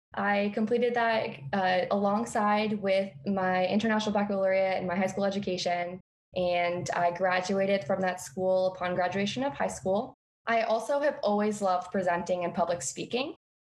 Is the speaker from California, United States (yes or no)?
no; Florida, United States; born there; I'm going to be sharing my story with you. All right. So growing up, I was born in Central Florida. My sister and I moved around a lot with my mother when we were kids.